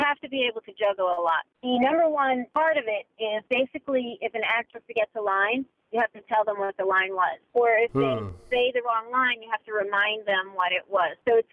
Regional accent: New York, United States; now in New Jersey, United States; I grew up in Brooklyn.

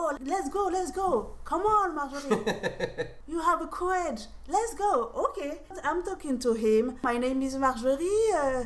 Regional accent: France; now in United States; I'm from France.

